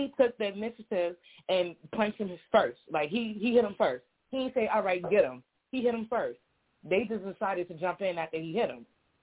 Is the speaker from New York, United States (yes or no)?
yes; The Bronx, New York, United States; Yeah, really. I'm from the Bronx.